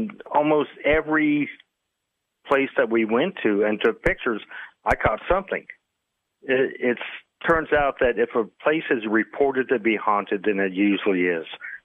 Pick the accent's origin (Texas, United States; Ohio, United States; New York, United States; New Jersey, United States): Ohio, United States; Columbus; You know, I'm from Ohio, Columbus, Ohio, and there's an abandoned prison in Mansfield, Ohio State Reformatory.